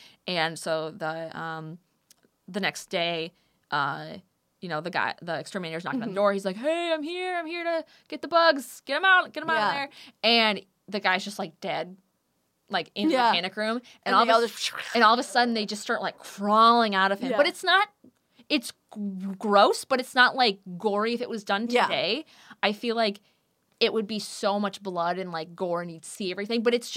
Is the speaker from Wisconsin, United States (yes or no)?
yes; Wisconsin, United States; No, I'm from Wisconsin, so I... You know, I drink milk occasionally.